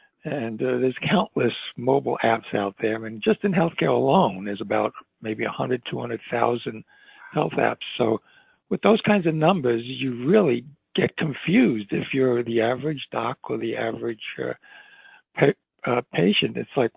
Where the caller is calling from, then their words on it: Warwick, New York, United States; I'm calling in from upstate New York. I'm about 60 miles northwest of New York City in a town called Warwick.